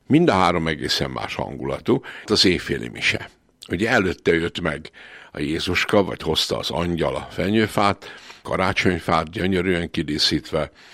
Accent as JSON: {"language": "Hungarian", "town": "Kunszentmiklós", "region": "Bács-Kiskun", "country": "Hungary", "tie": "born there", "said": "Én Kunszent Miklósi gyerek vagyok, tehát a Kiskunság fővárosában születtem"}